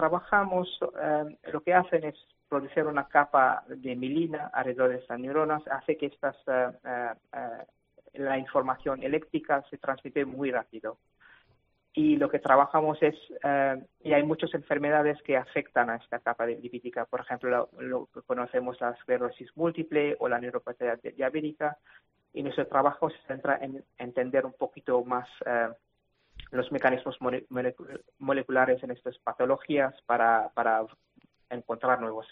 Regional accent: Mauritius; moved away as an adult; also born or lived in London; now in Spain; yo he nacido y crecido en Isla Mauricio. Como sabéis, es una isla pequeña en el Océano Índico. Y después me fui a cursar mis estudios universitarios en Londres.

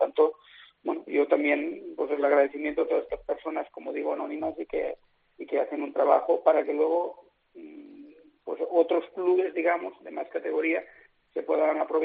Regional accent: Viten, Spain; el primer equipo que entrené es el de mi pueblo, de Viten, que es un pueblo de 1,000 habitantes

